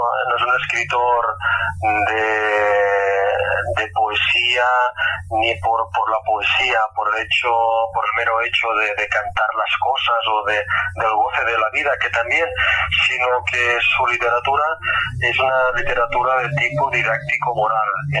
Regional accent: Tàrrega, Catalonia, Spain; Me preguntó un día, ¿tú de dónde eres? De Tárrega, ¿verdad? Y dije, pues sí.

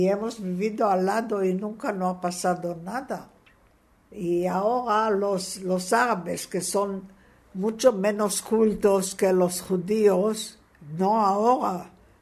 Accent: Israel; cuando yo digo soy de Israel, dice: ¿dónde es Israel? Y entonces yo, después de este, digo: yo soy de la Tierra Santa.

